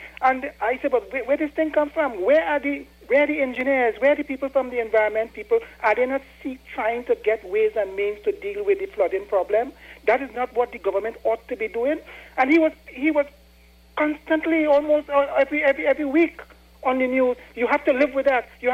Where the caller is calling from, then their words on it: Diego Martin, Trinidad & Tobago; Yeah, good morning. I'm calling from Diego Martin.